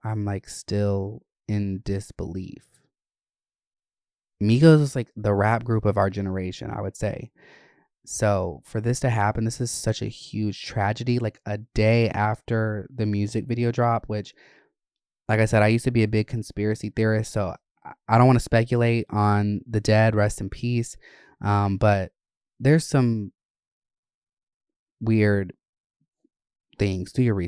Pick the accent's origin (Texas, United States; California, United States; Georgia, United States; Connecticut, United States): Georgia, United States; And I grew up in Gwinnett and North Georgia areas, Winder, ew.